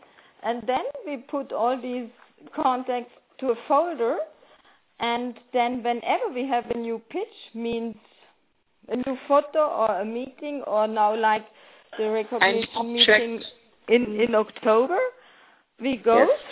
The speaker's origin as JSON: {"language": "English", "country": "Germany", "moved": "yes", "lives_now": "Mallorca, Spain", "said": "It's my birthday today. I'm from Germany, but I live quite a few years already on Mallorca."}